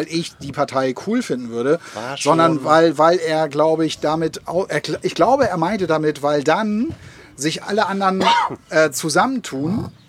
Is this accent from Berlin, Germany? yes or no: no; Hamburg, Germany; born or raised there